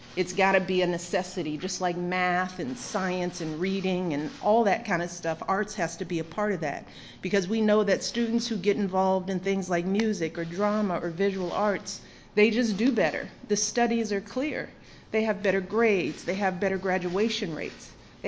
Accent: Chicago, Illinois, United States; I grew up in a jazz household. Everybody knows I grew up on the South Side of Chicago.

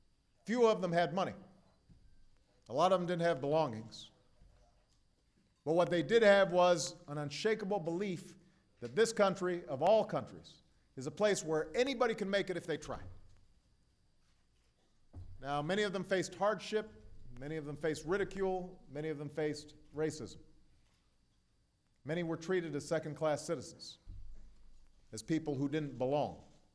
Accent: Honolulu, Hawaii, United States; also born or lived in Indonesia; I think about all the folks I grew up with in Honolulu as part of the as part of the Hawaiian Ohana. I think about the years I spent in Indonesia.

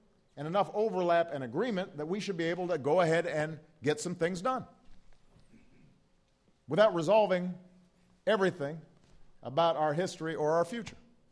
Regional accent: Illinois, United States; a Democrat from my home state, Illinois

